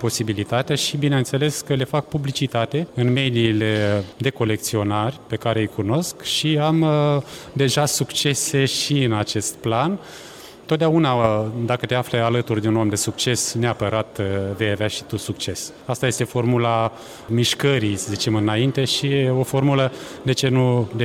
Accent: Moldova; Nici eu n-am avut când eram mic copil în satul meu, nici acum nu există.

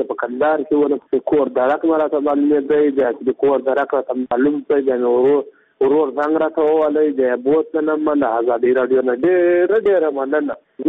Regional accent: Zabul, Afghanistan; زه میری د زابل ولایت شنو یم.

